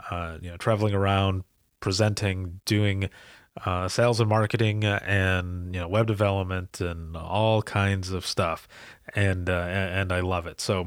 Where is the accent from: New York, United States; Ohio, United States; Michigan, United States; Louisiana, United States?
Michigan, United States; I come from Michigan. I hail from Michigan